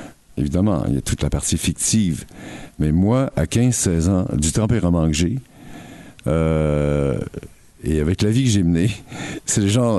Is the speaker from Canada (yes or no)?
yes; Quebec, Canada; Alors, moi, je vous dis, je suis Québécois, et je vois le Québec d'aujourd'hui